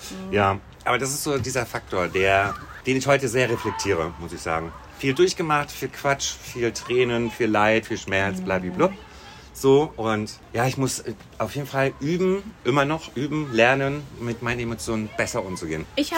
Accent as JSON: {"language": "German", "town": "Rostock", "region": "Mecklenburg-Vorpommern", "country": "Germany", "tie": "born there", "said": "Also, ich bin jetzt 40 Jahre alt. Und am 27.06.1985 geboren in Rostock."}